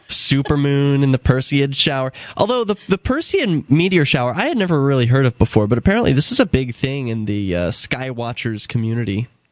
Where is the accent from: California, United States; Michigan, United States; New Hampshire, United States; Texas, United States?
New Hampshire, United States; Keene; I'm from Keene in the Shire here in New Hampshire.